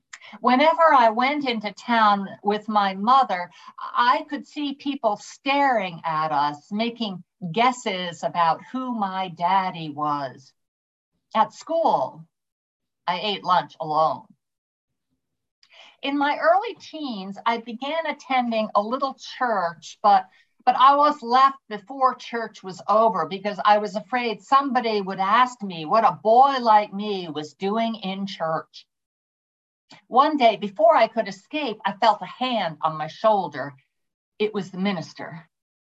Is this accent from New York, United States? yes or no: yes; New York, United States; I'm a New Yorker.